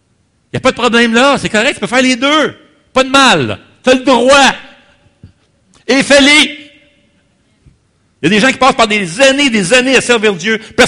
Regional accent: Montreal, Quebec, Canada; Moi, je viens de Montréal, les gars.

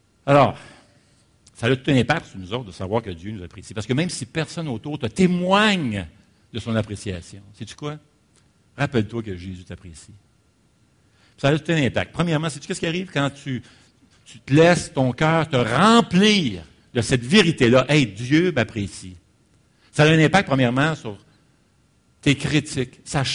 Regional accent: Montreal, Quebec, Canada; Moi, je viens de Montréal, les gars.

